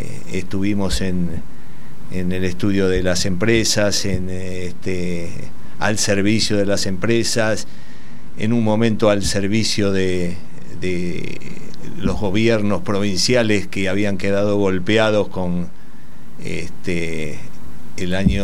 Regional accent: Villa del Parque, Buenos Aires, Argentina; born there; Yo nací en Villa del Parque hace 72 años. Fui al colegio Cardenal Copelo de Villa Devoto.

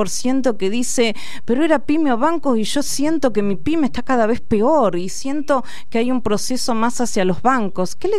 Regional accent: Carlos Casares, Buenos Aires Province, Argentina; born there; yo nací en Carlos Casares, provincia de Buenos Aires, soy de los pagos de Felisa Micheli

